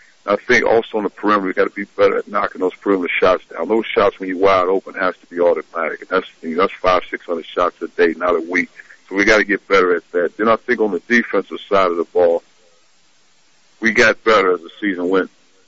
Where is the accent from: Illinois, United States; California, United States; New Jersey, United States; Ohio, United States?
Illinois, United States; East St. Louis; I saw those guys growing up in East St. Louis, so I watched them every chance I could.